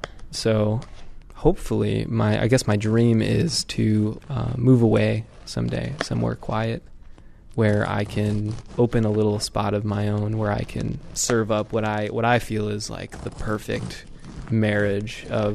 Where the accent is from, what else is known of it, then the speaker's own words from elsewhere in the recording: Midwest, United States; now in San Francisco, United States; I grew up in the Midwest with kind of a pretty simple meat and potatoes upbringing, and as I got older, I started tinkering in the kitchen.